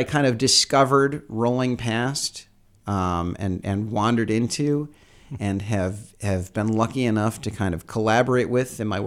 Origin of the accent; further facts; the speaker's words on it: Wisconsin, United States; You know, I come from Wisconsin.